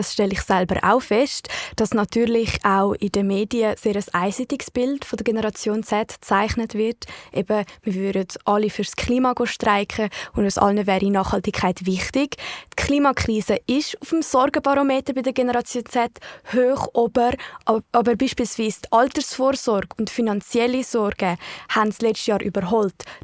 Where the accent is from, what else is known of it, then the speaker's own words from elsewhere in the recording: Switzerland; die wir uns als Junge in der Schweiz noch schwierig vorstellen können.